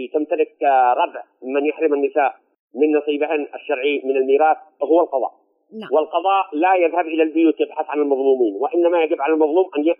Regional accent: Yemen; وهذا القانون لا يوجد لدينا في اليمن

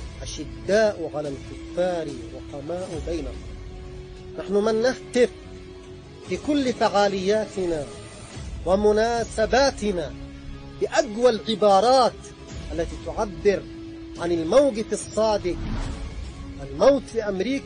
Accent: Yemen; نحن كشعب يمني

